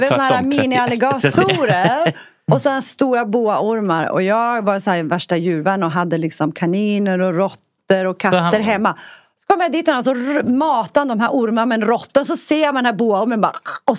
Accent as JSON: {"language": "Swedish", "town": "Skellefteå", "region": "Västerbotten County", "country": "Sweden", "tie": "born or raised there", "also_born_or_lived": "Umeå / Bollnäs", "said": "Jag växte upp i, Norrland. Ja. Uppvuxen i Skellefteå, Umeå, Innetavle och sen flyttade jag till Bollnäs, Hälsingland."}